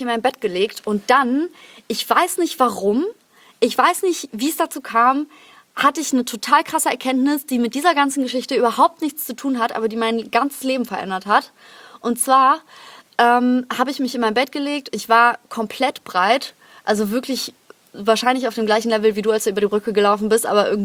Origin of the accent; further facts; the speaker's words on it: Krefeld, North Rhine-Westphalia, Germany; in Krefeld, in meiner Heimatstadt.